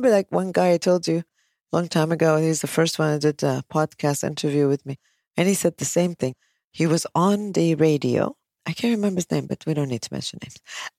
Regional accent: United States; I'm American. So I was like, yeah, I'm having this type of coffee.

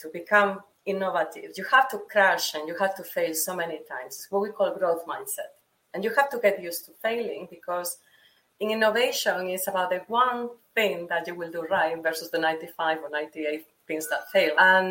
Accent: Spain; English is a second language; I'm originally from Europe, from Spain, we will end up importing some of those innovations.

